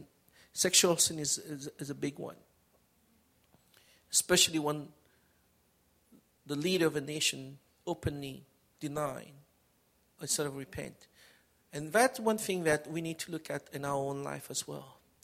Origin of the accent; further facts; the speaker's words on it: Canada; we as Canadian, we have a lot of trade with the state